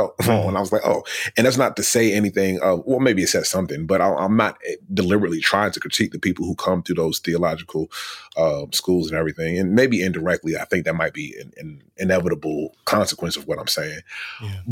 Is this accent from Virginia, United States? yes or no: yes; Richmond, Virginia, United States; I grew up in Richmond, Virginia, right? So I knew white people. I went to school with white people.